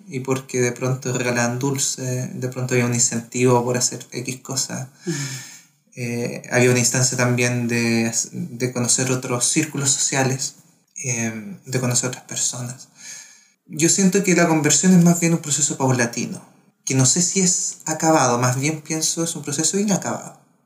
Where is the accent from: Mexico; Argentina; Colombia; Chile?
Chile; Soy chileno.